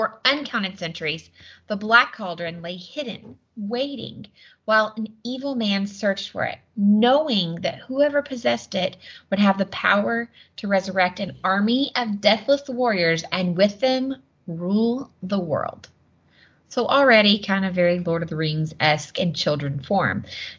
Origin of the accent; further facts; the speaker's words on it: the South, United States; I'm from Southern America, so forgive me if it sounds weird.